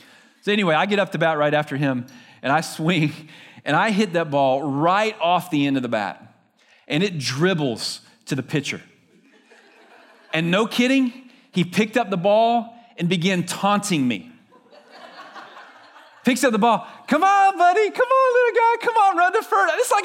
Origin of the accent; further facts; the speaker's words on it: Leesburg, United States; I grew up in Leesburg, and from a very young age, T-ball all the way through high school, played baseball.